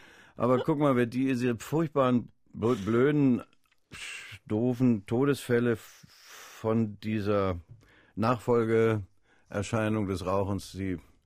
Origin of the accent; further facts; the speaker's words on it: Berlin, Germany; born there; now in Hamburg, Germany; Bahntechnisch bin ich auch immer noch Berliner und zwei Herzen schlagen natürlich in meiner Brust.